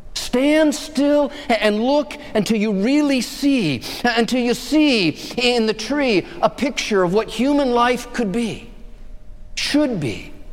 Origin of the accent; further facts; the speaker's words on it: Arizona, United States; Maybe a tumbleweed blowing across the desert floor, a sight I saw thousands of times growing up in Arizona.